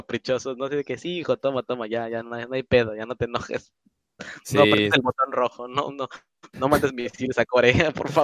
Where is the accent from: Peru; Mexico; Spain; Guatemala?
Mexico; Les lamento informarles que todos somos mexicanos, estemos dentro o fuera del territorio